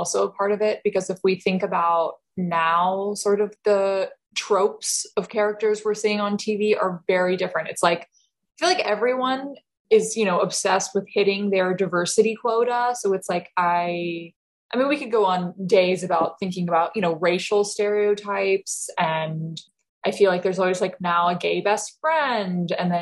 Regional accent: the South, United States; we do have a different perspective on things growing up in the South

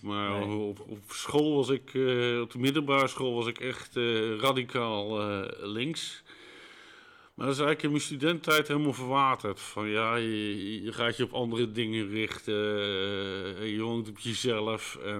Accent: Zevenaar, Gelderland, Netherlands; also born or lived in Vlaardingen; Ik ben geboren in Vlaardingen. Dus sommige mensen zeggen dan wel eens mijn Randstad-accent te horen. Maar dat lijkt me wat lastig, want ik ben in mijn achtste jaar ben ik verhuisd in Zevenaar.

